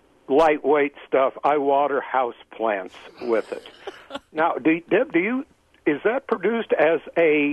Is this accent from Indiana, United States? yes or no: yes; Indiana, United States; I am from Indiana, and I did tour the brewery here a couple years ago with some of my fellow Swiss Club members.